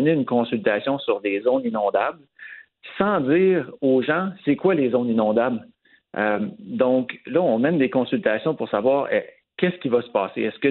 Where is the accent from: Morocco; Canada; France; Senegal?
Canada; Quebec; je viens d'un village qui est en zone inondable, je viens de Couillon